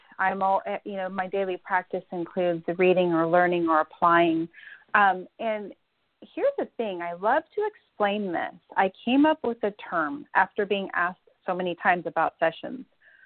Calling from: Danville, California, United States; I'm in Danville, California. Uh-huh. So it's right near Walnut Creek in San Ramon.

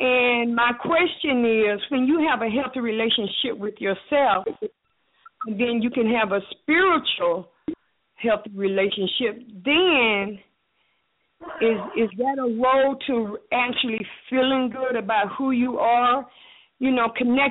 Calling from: Winder, Georgia, United States; I'm calling from Winder, Georgia

